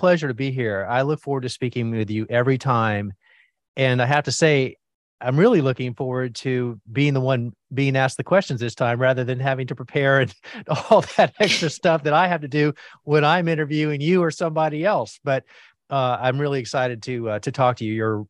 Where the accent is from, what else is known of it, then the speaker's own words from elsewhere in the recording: Miami, Florida, United States; And I'm a gardener to the core. And that started when I was 8 years old growing up in Miami.